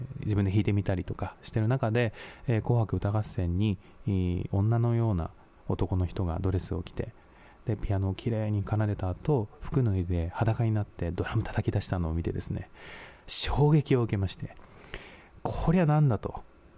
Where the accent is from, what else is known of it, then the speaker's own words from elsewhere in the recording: Kagoshima, Japan; born there; 私は1979年に、鹿児島県で生まれました。